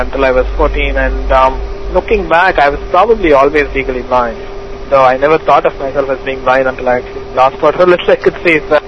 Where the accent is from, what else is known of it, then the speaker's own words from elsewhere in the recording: India; moved away as an adult; now in United States; I grew up in India. I came to the United States in 89 for graduate school.